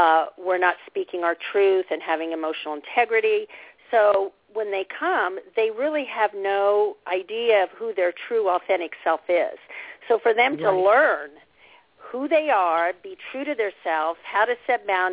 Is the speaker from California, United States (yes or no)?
no; Indiana, United States; I grew up in Indiana, a little farm town, in a very abusive alcoholic home.